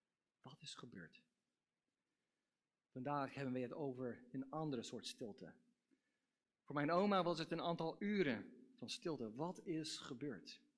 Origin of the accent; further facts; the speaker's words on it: United States; Dutch is a second language; now in Netherlands; Wij komen uit Amerika en het is nog steeds ongelooflijk dat wij kunnen met een telefoon praten met oma en opa duizenden kilometers weg.